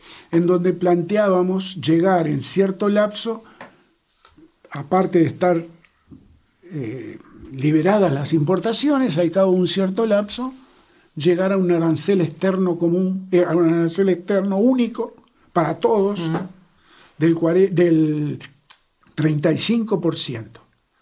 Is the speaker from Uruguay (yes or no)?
yes; Montevideo, Uruguay; yo soy de Malvin, yo soy del Rioja